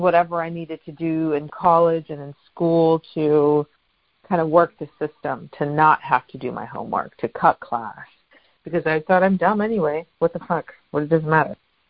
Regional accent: Pakistan; So I am the youngest of 4 girls. And I grew up in Pakistan, but my heritage is Afghani, and I grew up in a violent home.

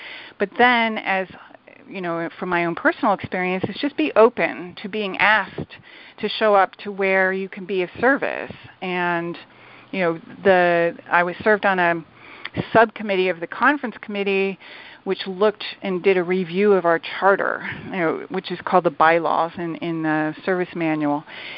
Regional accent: New York City, New York, United States; So I'm from New York City. My home group is in Brooklyn.

